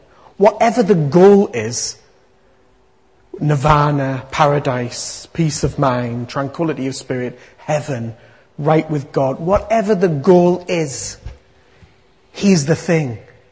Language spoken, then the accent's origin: English; North East England, United Kingdom; when I was a kid growing up in Teesside, there was this village, some of you might even know this village